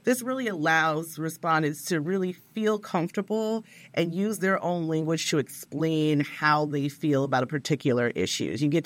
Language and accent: English; New York City, New York, United States; they're going to know I'm a New Yorker.